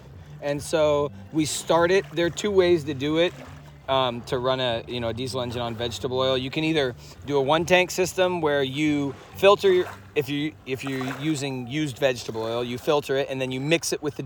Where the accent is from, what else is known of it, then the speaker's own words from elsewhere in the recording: Oregon, United States; I grew up in Oregon, and the West Coast in general